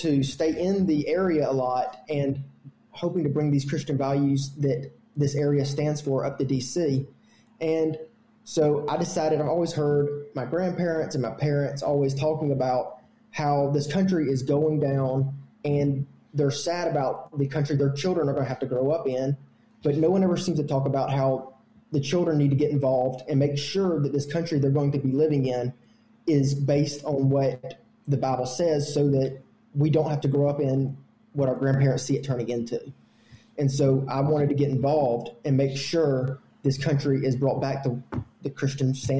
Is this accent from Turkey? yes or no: no; Montgomery, Alabama, United States; So I grew up in Montgomery, Alabama, And I was actually homeschooled throughout all of my high school